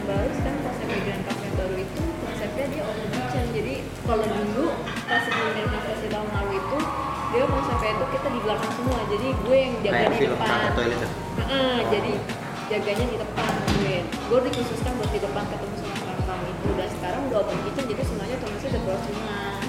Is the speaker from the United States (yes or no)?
no; Malaysia; karena saya orang Malaysia